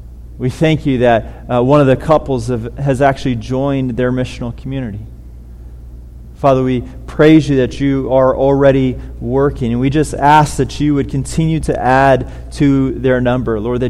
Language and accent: English; California, United States; growing up in California, I'd always go to my grandparents' house and it'd be like 50 or 60 or even 70 and you're wearing shorts on Christmas.